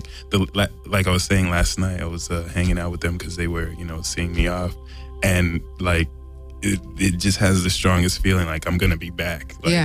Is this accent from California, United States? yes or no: no; New Jersey, United States; I'm from New Jersey.